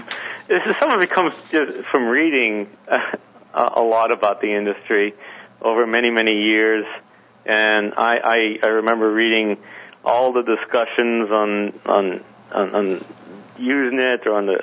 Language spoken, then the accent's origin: English; Montreal, Quebec, Canada; moved away as an adult; now in New York, United States; when I moved from Montreal, which is my hometown, to New York